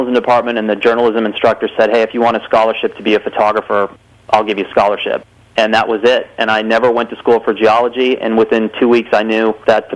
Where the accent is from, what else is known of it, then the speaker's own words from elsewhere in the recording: Wyoming, United States; Well, basically, I started out as a country boy. I was raised in Indiana, Wyoming, in the country